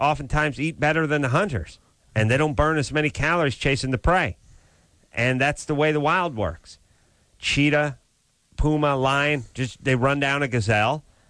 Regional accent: San Fernando Valley, California, United States; I grew up in the San Fernando Valley. I had nothing but crows.

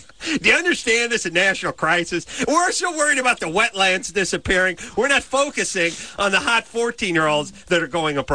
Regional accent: California, United States; born or raised there

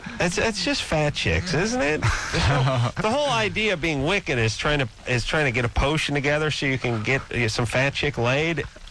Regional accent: North Hollywood, California, United States; Because I remember the same pressures growing up in North Hollywood.

